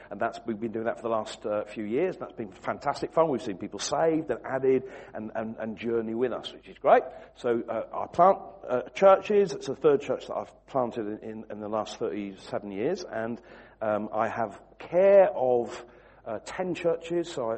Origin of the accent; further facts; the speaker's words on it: Wigan, North West England, United Kingdom; born there; I was born in Wigan, so I know about Lim, all right?